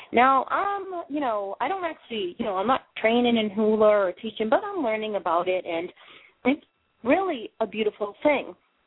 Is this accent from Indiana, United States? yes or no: no; Boston, Massachusetts, United States; now in Maine, United States; up here in the good state of Maine, born and bred in Boston, Massachusetts.